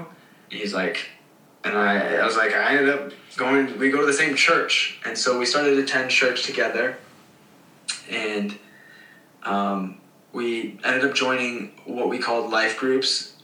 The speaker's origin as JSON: {"language": "English", "region": "Michigan", "country": "United States", "tie": "born or raised there", "also_born_or_lived": "Northwest Indiana", "said": "So I moved from Southwest Michigan to Northwest Indiana, attended college there, and got connected to a church very quickly, but wasn't even as involved in the church here as I was back home."}